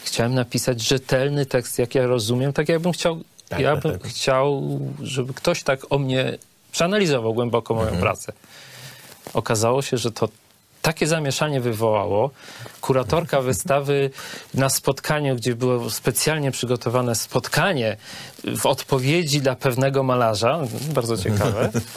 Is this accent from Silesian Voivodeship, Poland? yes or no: no; Tarnów, Lesser Poland, Poland; now in Poznań, Poland; Ja nie jestem poznaniakiem, nie wszedłem w pewne środowiska, nie miałem właśnie, tak jak w parku, gdybym nie wyjechał z Tarnowa, być może ten park w Tarnowie ciągle by był punktem odniesienia.